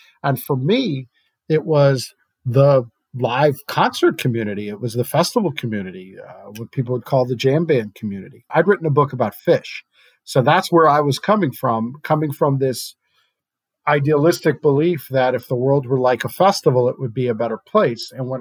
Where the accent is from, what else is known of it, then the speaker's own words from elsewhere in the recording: Brooklyn, New York, United States; I'm from Brooklyn, New York, and I run a voter registration organization.